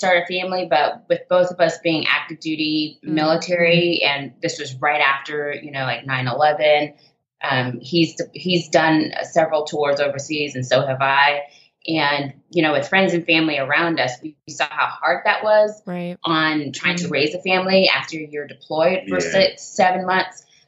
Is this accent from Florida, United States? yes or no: yes; Jacksonville, Florida, United States; So, and I'm from Florida. Matt, I know you're from Gainesville, Florida. I'm from Jacksonville.